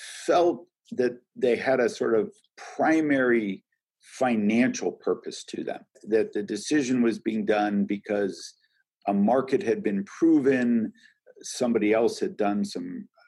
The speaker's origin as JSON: {"language": "English", "region": "California", "country": "United States", "said": "I'm from the Bay Area. We're doing it all the time."}